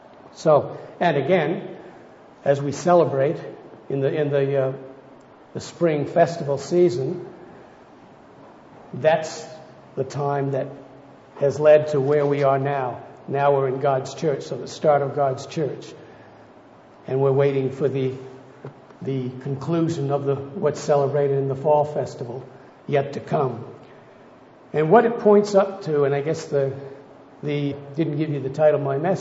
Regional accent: United States; now in Australia; I am in residence, but in citizenship, I'm still a citizen of the U.S. I've been in Australia for about 40-odd years. So I'm actually have been more in Australia than I was in the U.S.

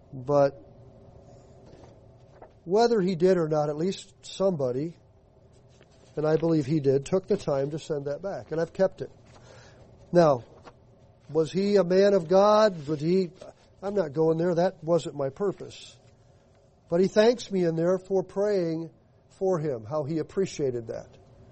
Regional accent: Nebraska, United States; I grew up in Nebraska. I've sifted wheat. I've worked with other grains and sifted the chaff back and forth.

